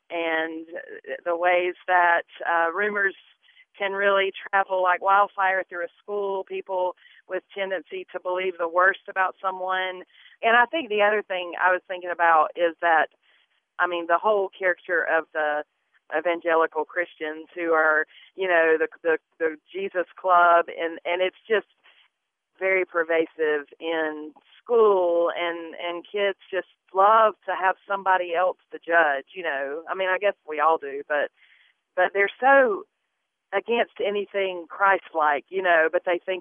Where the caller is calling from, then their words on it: Mebane, North Carolina, United States; I'm calling from Mebane, North Carolina.